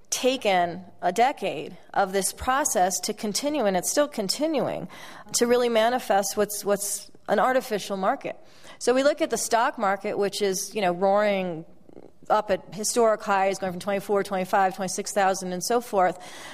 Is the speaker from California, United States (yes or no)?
yes; California, United States; I'm from California. I live partly in LA and in a town called Ojai, which was affected by the Thomas Fire in December.